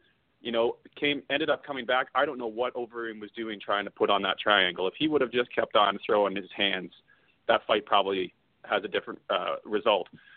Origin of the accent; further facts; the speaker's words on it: Canada; So right now, let's get into the state of Canadian MMA, since we're both Canadian